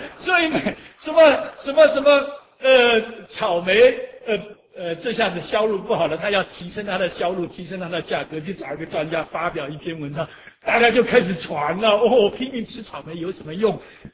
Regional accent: Taiwan; now in United States; 你看我从小是哈姆牛班长大，台湾学校有两种班，一种是升学班，一种是放牛班。

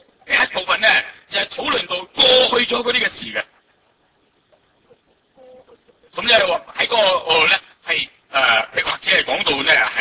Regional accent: Hong Kong

